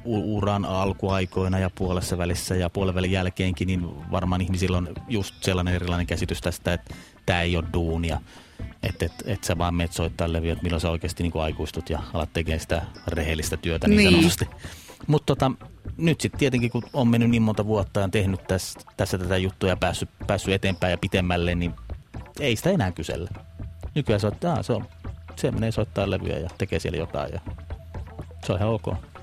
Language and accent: Finnish; Keminmaa, Lapland, Finland; mä oon kotoisin Kemin maalta, en Kemi.